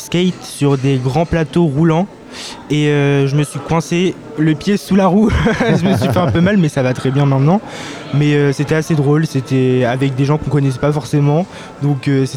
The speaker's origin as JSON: {"language": "French", "town": "Alençon", "region": "Normandy", "country": "France", "said": "je suis originaire de Normandie, donc de Alençon, entre le Caen et Le Mans."}